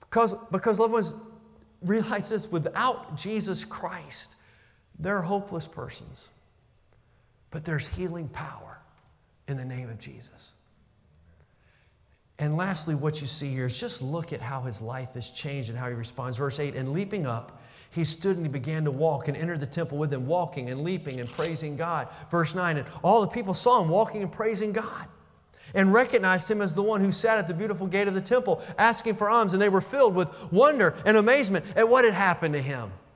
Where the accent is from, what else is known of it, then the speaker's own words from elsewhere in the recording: Newport News, Virginia, United States; It's been over 2 decades since I called this area home. I was raised in Newport News. I still have family who live there.